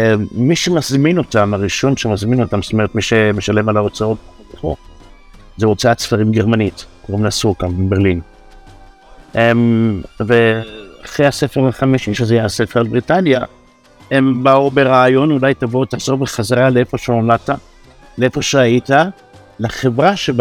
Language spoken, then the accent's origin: Hebrew; Bnei Brak, Tel Aviv District, Israel; also born or lived in Jerusalem; כשאני עזבתי את בני ברק ואת 100 שערים, כשהייתי פה גם כן בצעירותי הצעירה, אחד הסיבות שעזבתי, זה כך, לא הייתי יכול להגיד מה שאני רוצה